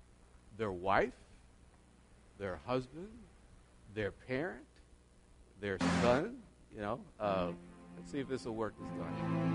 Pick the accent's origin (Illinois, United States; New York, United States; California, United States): New York, United States; New York City; I grew up in New York City where there are thousands of homeless people.